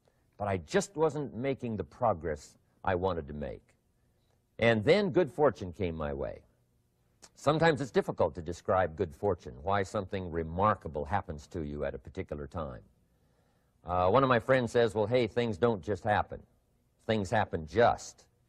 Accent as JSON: {"language": "English", "region": "Idaho", "country": "United States", "tie": "born or raised there"}